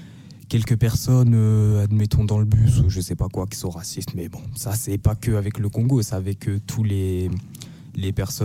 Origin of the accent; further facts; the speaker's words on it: France; Je suis français d'origine congolaise.